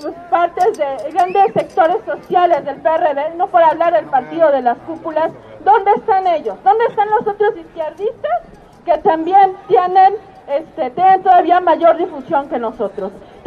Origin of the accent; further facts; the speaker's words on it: Mexico; Yo creo que como mexicanos no debemos olvidar tampoco